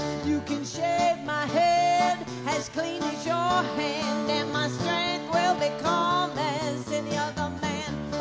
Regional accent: the South, United States; I'm from the South, so I can say that it's like wacky down there.

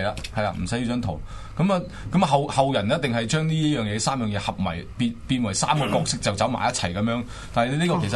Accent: Guangdong, China; 而家嘅廣即係我哋廣東人食嘅月餅個演變咧

